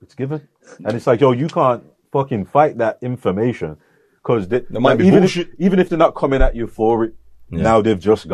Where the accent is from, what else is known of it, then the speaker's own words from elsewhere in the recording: Handsworth, West Midlands, United Kingdom; Growing up in Handsworth, though, man, you kind of thrown straight into the deep end, though, man.